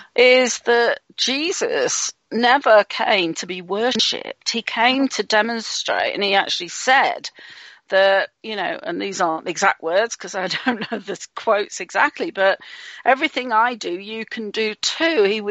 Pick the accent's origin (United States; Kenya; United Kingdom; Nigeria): United Kingdom; England; in England, and the kind of religious thing just did not resonate with me one iota